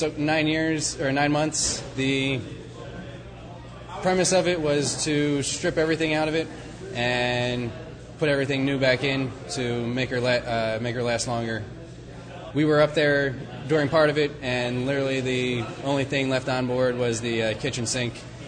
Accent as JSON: {"language": "English", "town": "Philadelphia", "region": "Pennsylvania", "country": "United States", "said": "I'm originally from Philadelphia."}